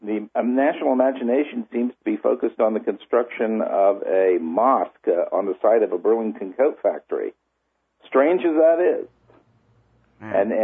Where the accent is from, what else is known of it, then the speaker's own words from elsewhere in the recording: Rabat, Rabat-Salé-Kénitra, Morocco; moved away; my father was an Air Force officer stationed in Morocco, and I grew up in part in Rabat, not very far from where this prison is.